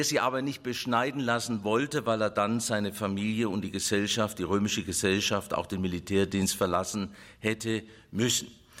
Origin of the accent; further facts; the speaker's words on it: Baden-Württemberg, Germany; Zum Beispiel bei mir als Schwabe mit als und wie.